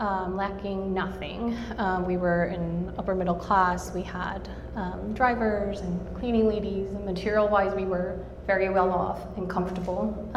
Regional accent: South Korea; English is a second language; I was born and raised in South Korea, born to a father who was more of a Buddhist background, and to a mother who was raised sort of Christian

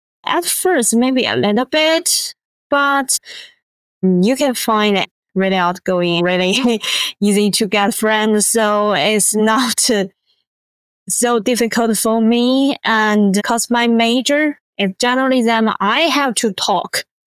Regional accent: Shanghai, China; English is a second language; now in United Kingdom; China life, basically, because I'm from Shanghai, it's modern.

